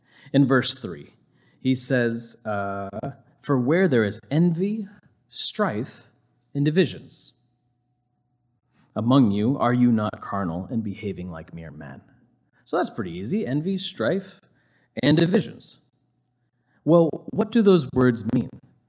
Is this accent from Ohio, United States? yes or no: yes; Ohio, United States; When I was growing up in Ohio, I was a part of this church